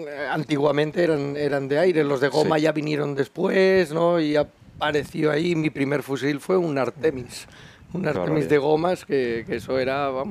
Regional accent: Burriana, Valencian Community, Spain; Soy de Burriana, ¿no? Es una ciudad al lado de Castellón, unos 30-35 mil habitantes. Es pequeñita, tenemos el mar aquí delante, es todo costa. No es una costa montañosa, es una costa de playas, de arena y eso.

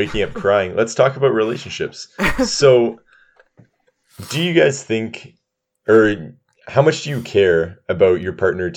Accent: California, United States; also born or lived in Ontario, Canada; I grew up in California.

